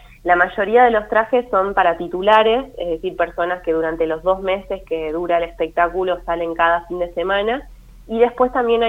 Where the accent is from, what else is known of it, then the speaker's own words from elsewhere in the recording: Gualeguaychú, Entre Ríos, Argentina; a quienes somos de Gualeguaychú, que es una ciudad de 100.000 habitantes y bastante chica